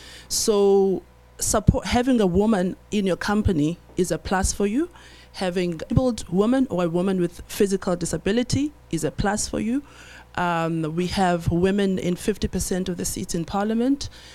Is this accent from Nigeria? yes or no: no; South Africa; I'm from South Africa.